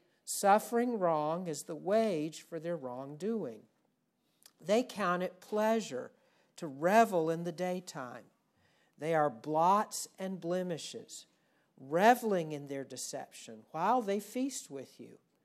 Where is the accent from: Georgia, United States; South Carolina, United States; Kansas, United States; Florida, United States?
Georgia, United States; Atlanta; When I was growing up in Atlanta, it didn't snow a lot, but often it would ice in the winter.